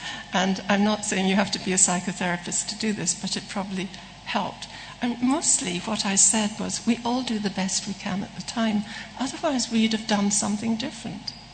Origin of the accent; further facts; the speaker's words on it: Scotland, United Kingdom; I'm Scottish, so